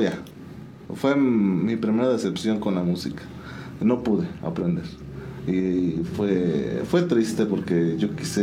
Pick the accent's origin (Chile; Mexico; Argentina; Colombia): Mexico; San Juan del Río, Querétaro; originalmente San Juan del Río, 100% sanjuanense.